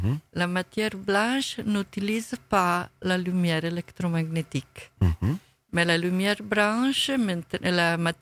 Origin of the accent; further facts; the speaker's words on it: Rome, Lazio, Italy; Vous savez que je viens de Rome, et à Rome il y a le Vatican.